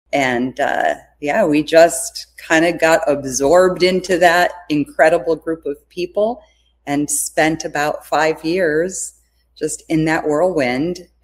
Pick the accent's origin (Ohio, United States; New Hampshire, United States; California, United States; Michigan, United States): Ohio, United States; Strongsville; also born or lived in New Jersey; I grew up in Strongsville, Ohio, which is okay. A suburb on the west side of Cleveland. And my parents divorced when I was young, so I bounced back and forth between Ohio and New Jersey growing up.